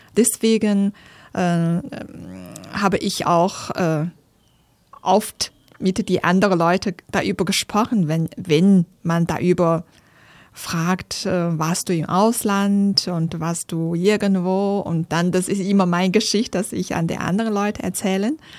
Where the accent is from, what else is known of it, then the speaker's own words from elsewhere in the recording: Inner Mongolia, China; German is a second language; Aus Innere Mongolei. Das ist nördlicher von China, so Grenze zu Mongolei.